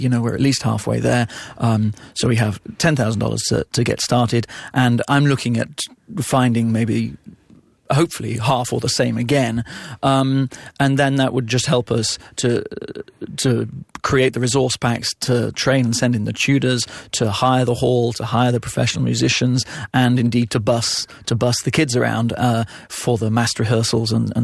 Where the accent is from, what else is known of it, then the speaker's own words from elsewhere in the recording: United Kingdom; now in Montreal, Canada; I'm British, you know, I sound very anglophone